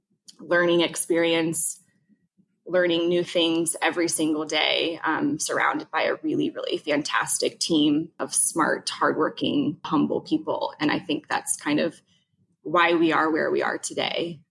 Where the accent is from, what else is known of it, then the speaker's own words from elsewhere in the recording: Cincinnati, Ohio, United States; I'm from Cincinnati